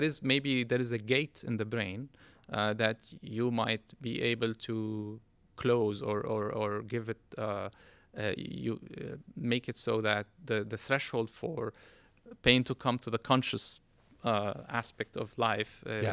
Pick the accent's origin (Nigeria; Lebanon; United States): Lebanon; So I was born and raised in Lebanon